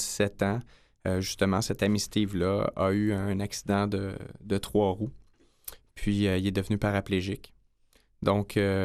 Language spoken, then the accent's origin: French; Saint-Jérôme, Quebec, Canada; je suis né à Saint-Jérôme, donc j'ai toujours habité là. Je suis né de parents qui n'avaient pas nécessairement beaucoup d'argent